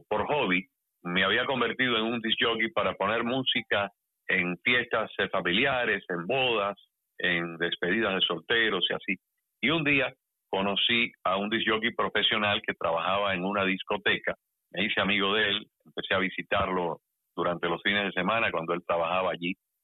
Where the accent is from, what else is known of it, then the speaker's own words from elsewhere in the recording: Matanzas, Cuba; Yo nací hace 62 años en Matanzas, en Cuba. Yo nací en el barrio, en una clínica que quedaba en el barrio de Versalles.